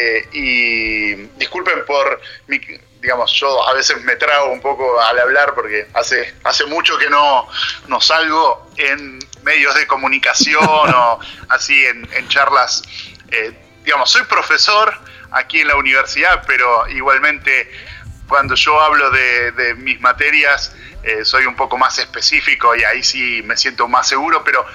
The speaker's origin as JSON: {"language": "Spanish", "country": "Argentina", "also_born_or_lived": "Italy"}